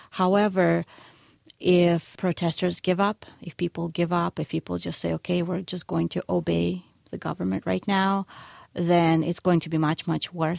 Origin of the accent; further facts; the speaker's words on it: Ukraine; now in United States; Part of me will always be culturally Ukrainian just because I lived there and I was raised there and I was born there and raised